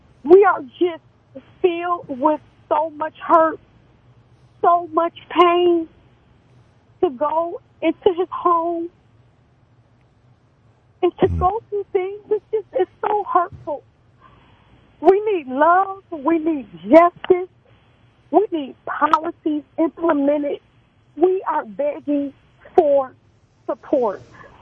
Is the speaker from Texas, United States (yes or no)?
no; Detroit, Michigan, United States; I'm from Detroit.